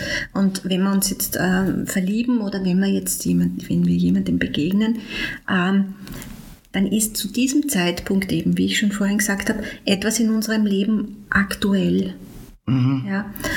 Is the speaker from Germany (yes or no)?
no; Linz, Upper Austria, Austria; now in Vienna, Austria; Ich bin ursprünglich Linzerin, bin schon seit 1988 in Wien